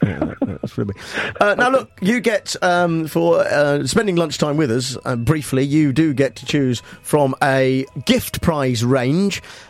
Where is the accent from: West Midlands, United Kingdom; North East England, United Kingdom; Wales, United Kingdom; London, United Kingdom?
West Midlands, United Kingdom; Nuneaton; It's a memoir about growing up in Nuneaton in the 1980s.